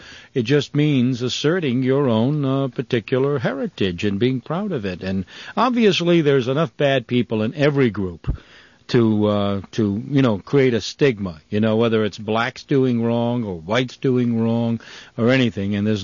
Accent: Rhode Island, United States; in my home state, in Rhode Island

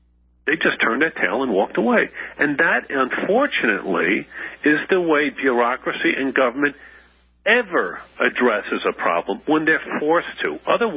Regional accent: New York City, New York, United States; Born and raised in the Bronx, New York

